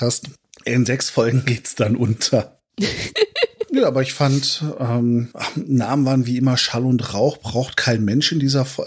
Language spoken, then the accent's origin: German; Netherlands; ich habe meine Kindheit in den Niederlanden verbracht